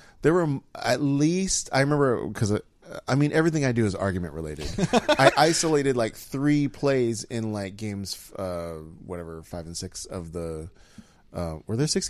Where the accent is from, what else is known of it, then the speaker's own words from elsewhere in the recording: Houston, Texas, United States; I'm from Houston originally, so theoretically I should be a Houston fan.